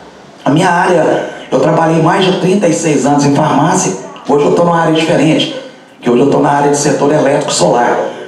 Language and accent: Portuguese; Divinópolis, Minas Gerais, Brazil; eu sou de Divinópolis, mas vejo muita coisa em Cajuru que às vezes Divinópolis deixa a desejar.